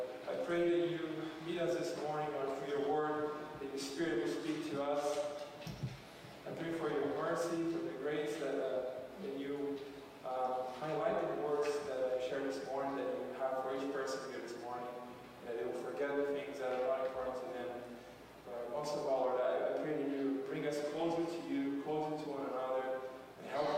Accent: Brazil; English is a second language; I grew up Catholic in Brazil

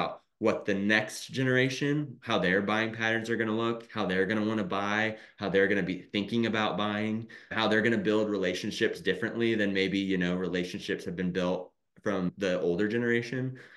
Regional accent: Indiana, United States; I grew up in Carroll County, Indiana. I graduated with 80 kids in my high school

